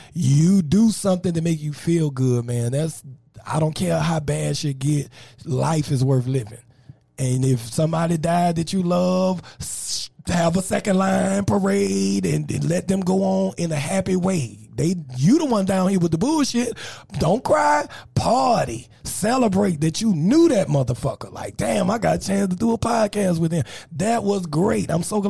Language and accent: English; New Orleans, Louisiana, United States; And I'm from New Orleans. This wasn't supposed to happen.